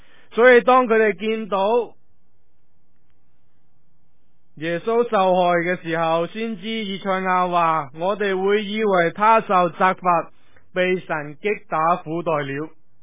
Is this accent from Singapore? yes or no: no; China; 我们中国人有一句说话叫做君子不立崖墙之下